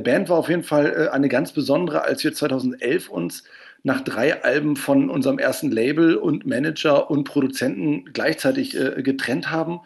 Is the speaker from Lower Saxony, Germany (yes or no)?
no; Schwarzenbek, Schleswig-Holstein, Germany; also born or lived in Hamburg; Und dann sind wir zusammen aufgewachsen im dicken, schönen Speckgürtel von Hamburg, da in Schwarzenbek. Das ist gerade noch Schleswig-Holstein dann, genau. Und dadurch haben wir so einen leichten nordischen Akzent wahrscheinlich drin.